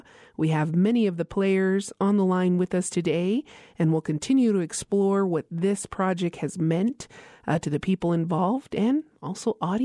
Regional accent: Isleta Pueblo, New Mexico, United States; from Isla de Pueblo

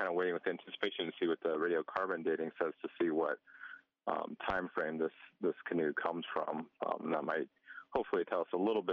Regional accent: Naples, Florida, United States; Yeah, I mean, you know, I am from Naples, Florida. I was born and raised there.

